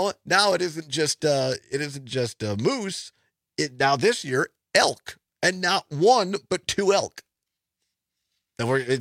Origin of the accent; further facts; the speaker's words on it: Wisconsin, United States; it is from my neck of the woods where I grew up in Southwest Wisconsin.